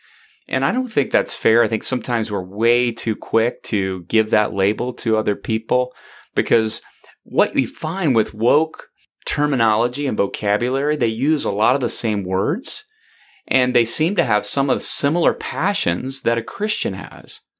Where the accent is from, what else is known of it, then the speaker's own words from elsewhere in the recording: the South, United States; I grew up in the South, and there are plenty of moments and even settings where I, as a teenager or younger, remember explicit racism